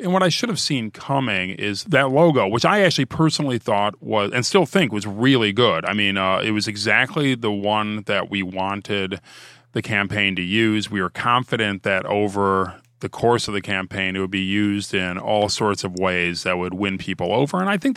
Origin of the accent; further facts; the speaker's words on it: Ohio, United States; You know, I'm from Ohio after all.